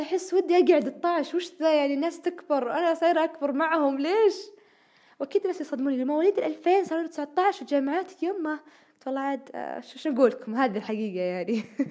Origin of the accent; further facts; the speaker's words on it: Saudi Arabia; born there; انا مولوده في السعوديه وعايشه في حياتي كلها هناك